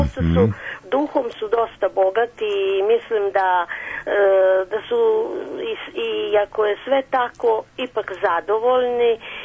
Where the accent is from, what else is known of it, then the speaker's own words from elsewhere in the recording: Zaječar, Southern and Eastern Serbia, Serbia; onda mi se čini da je moj zavičaj, jer sam imala nekog psa u komšiluku i tako, ovaj, malo da vam dočaram. Eto, Zaječar